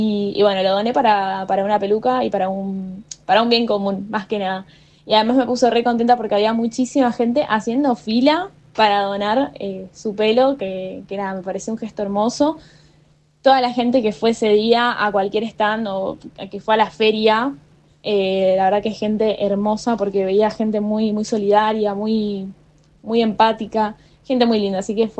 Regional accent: Misiones, Argentina; soy de Misiones, estudio actualmente medicina

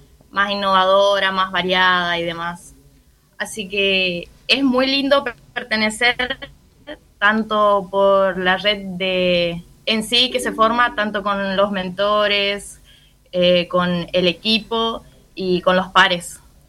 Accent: Corrientes, Argentina; Soy de Corrientes.

